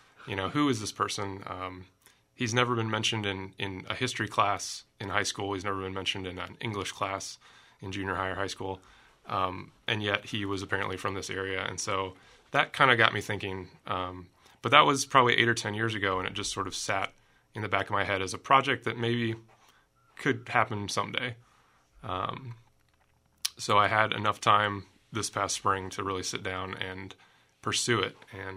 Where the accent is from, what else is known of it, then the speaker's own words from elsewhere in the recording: Monmouth, Illinois, United States; I grew up in Monmouth and from Monmouth. Surely this isn't the Kirkwood that I know.